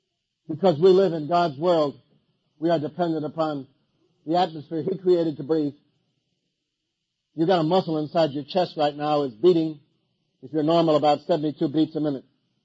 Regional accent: Brooklyn, New York, United States; I come from Brooklyn. My neighborhood, there are only two kinds of people, the quick and the dead.

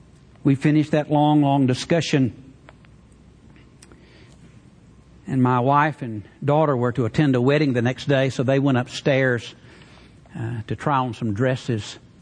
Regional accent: Alabama, United States; I grew up in North Alabama. I grew up around Southern gospel music, of all things.

